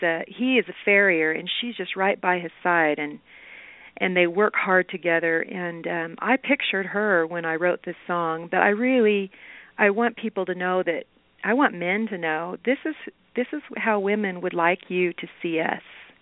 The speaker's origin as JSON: {"language": "English", "region": "the South", "country": "United States", "tie": "born or raised there", "said": "A Western woman, I grew up in the South, but Western women, they have a different look to them"}